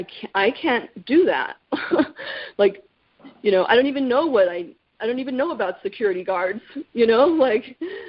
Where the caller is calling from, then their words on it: New Mexico, United States; And I'm calling from New Mexico instead of California for a change.